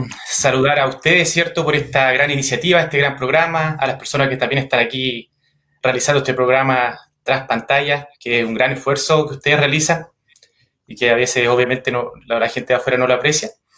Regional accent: Coyhaique, Aysén, Chile; now in Traiguén, Chile; yo soy de Coyhaique, nacido y criado allá, estudié en la Universidad de la Frontera, he egresado ya hace 11 años de la Universidad de la Frontera, me vine a trabajar acá a Traiguén inmediatamente

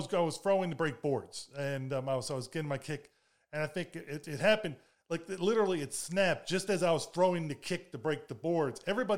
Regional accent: Baltimore, Maryland, United States; and I grew up in Baltimore City.

